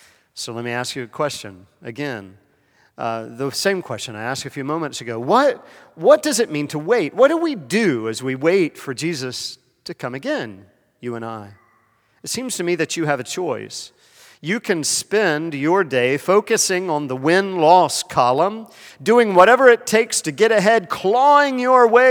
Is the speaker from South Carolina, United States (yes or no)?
yes; South Carolina, United States; I grew up in South Carolina, and they were our rivals.